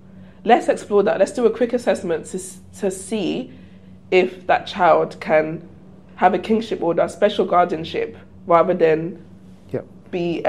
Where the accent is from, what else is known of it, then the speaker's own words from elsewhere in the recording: Nigeria; because I am Nigerian, and I see sometimes the intention is more than the capacity.